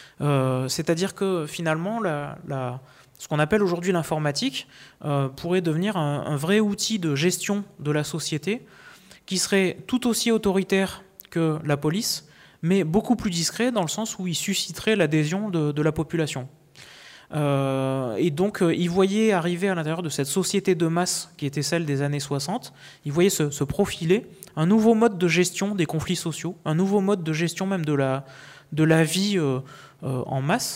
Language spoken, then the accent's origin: French; Montpellier, Occitanie, France; Puisque je viens de Montpellier, j'en profite pour glisser cette anecdote.